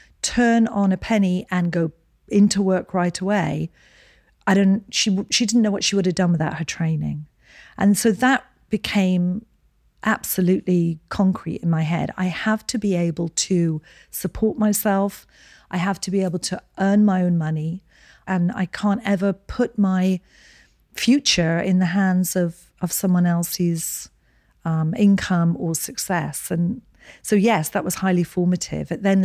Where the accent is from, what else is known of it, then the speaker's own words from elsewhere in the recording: Edinburgh, Scotland, United Kingdom; born there; So I was born in Edinburgh, Scotland. I'm the youngest of four girls.